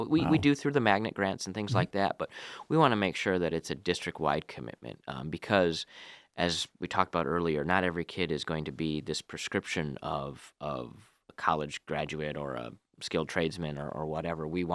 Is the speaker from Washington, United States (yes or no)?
no; Lansing, Michigan, United States; Growing up in Lansing, going to East Michigan State, I always was a Spartan through and through, but I wanted to go away, kind of get away from home.